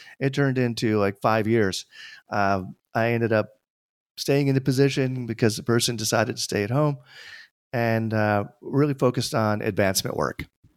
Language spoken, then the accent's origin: English; Tarrytown, New York, United States; I was born in Tarrytown. But for others who do not live in New York, yeah, an hour north. And grew up there, graduated from high school.